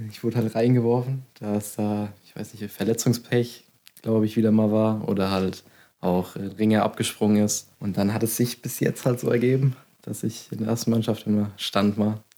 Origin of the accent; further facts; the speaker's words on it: Westerngrund, Bavaria, Germany; Ich komme aus dem schönen Westerngrund, im Karlgrund.